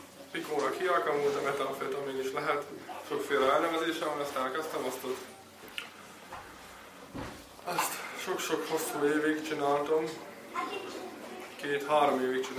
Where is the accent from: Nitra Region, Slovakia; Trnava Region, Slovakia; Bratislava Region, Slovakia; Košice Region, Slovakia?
Trnava Region, Slovakia; Veľký Meder; Nagymegyerről vagyok.